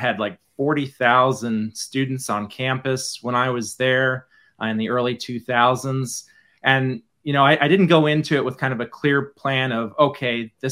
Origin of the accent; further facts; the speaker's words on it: Dayton, Ohio, United States; grew up in the Midwest, born and raised in Dayton, Ohio.